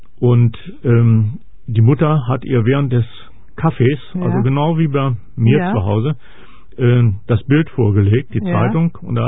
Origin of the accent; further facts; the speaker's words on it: Arnsberg, North Rhine-Westphalia, Germany; Ich bin in Arnsberg groß geworden.